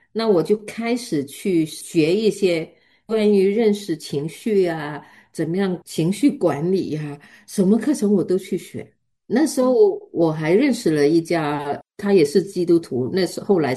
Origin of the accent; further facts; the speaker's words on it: China; moved away; 我们从中国移民过来